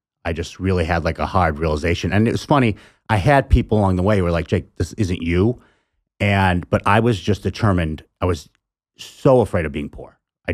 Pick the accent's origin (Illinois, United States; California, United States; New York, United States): New York, United States; I'm from Western New York. So, like Bradford, PA is about 45 minutes from me.